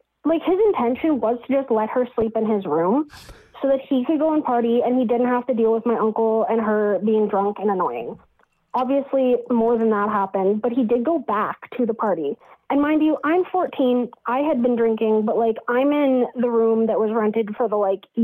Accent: Toronto, Ontario, Canada; we're from Toronto

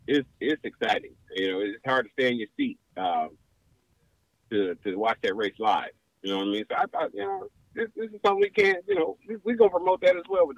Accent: Toledo, Ohio, United States; Well, we're from Ohio, Toledo area.

